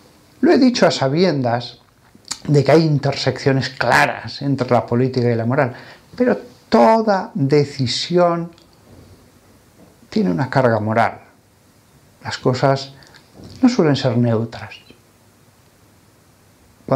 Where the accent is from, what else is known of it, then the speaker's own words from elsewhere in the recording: Aragon, Spain; Yo soy aragonés.